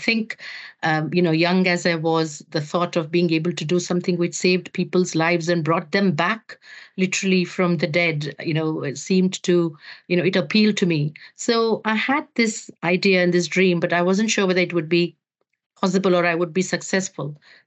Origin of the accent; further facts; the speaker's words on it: Mumbai, Maharashtra, India; being in a big city, I grew up in Mumbai, helped me because I went to school in a city where there were medical schools.